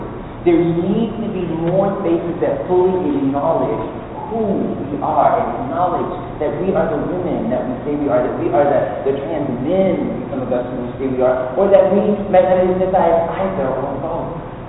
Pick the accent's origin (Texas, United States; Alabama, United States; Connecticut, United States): Alabama, United States; Mobile; I grew up in Mobile, Alabama. And I was a church going youngster.